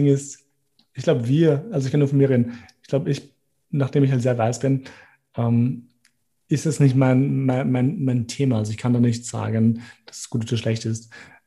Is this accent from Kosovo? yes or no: yes; Gjakova, Kosovo; hey, ich bin aus Kosovo, aus Jakova